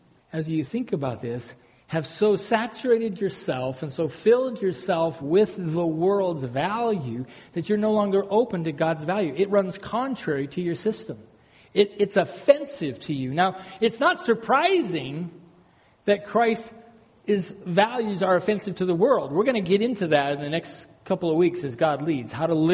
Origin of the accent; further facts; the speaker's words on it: United States; I was raised on the Smith River. Every year, we lost somebody in that river, just like the Rogue.